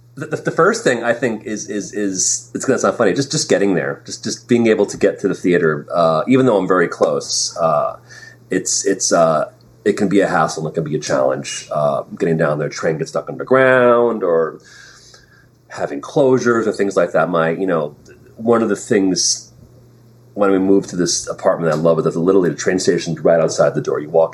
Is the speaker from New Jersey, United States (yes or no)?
yes; Westfield, New Jersey, United States; also born or lived in New York; No, actually in Jersey. I grew up in Jersey.